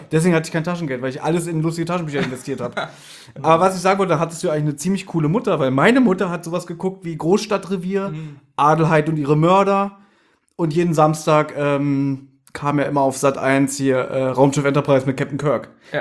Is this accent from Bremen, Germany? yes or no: no; Berlin, Germany; Ich hatte ja erst 2004 oder so MTV und Viva, weil wir damals ja kein Kabelfernsehen hatten bei uns in Kreuzberg.